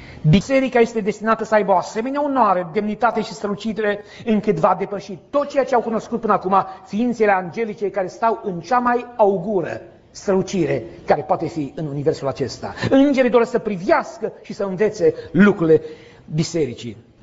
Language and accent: Romanian; Romania; Noi, pentru că suntem români, avem limba noastră și națiunea noastră